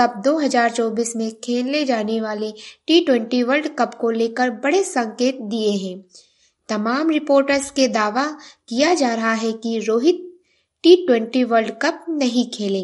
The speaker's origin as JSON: {"language": "Hindi", "town": "Gonda", "region": "Uttar Pradesh", "country": "India", "said": "और मैं गोंडा जिले से हूँ।"}